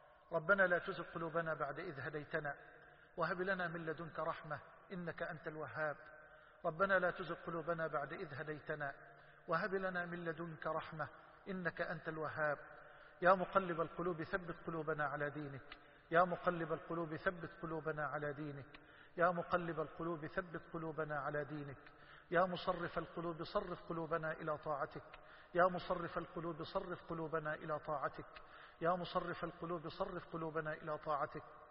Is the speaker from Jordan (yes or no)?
no; Egypt